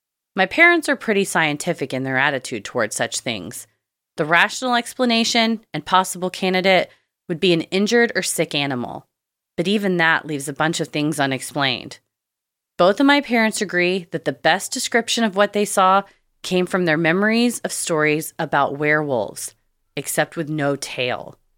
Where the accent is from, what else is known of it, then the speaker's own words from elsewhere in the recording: Tennessee, United States; I mean, I'm from Tennessee.